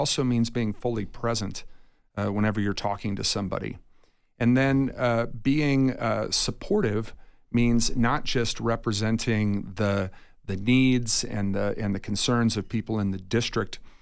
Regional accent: Athens, Ohio, United States; You mentioned that I was a city councilman in my hometown in Ohio, and I was a Republican during that time.

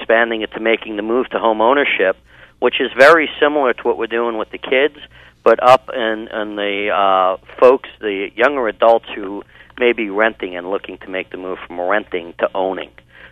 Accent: New York, United States; New York, but you can't take New York from the kid. Haven't lived there since the 80s, but yeah, I did. I grew up out in Eastern Long Island.

